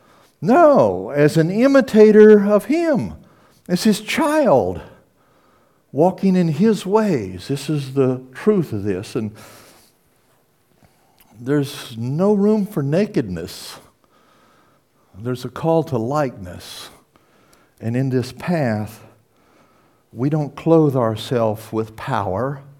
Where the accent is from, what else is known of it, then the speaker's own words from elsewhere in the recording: Oklahoma, United States; I grew up in Oklahoma, and Oklahoma State University in Stillwater is known for its wrestling teams.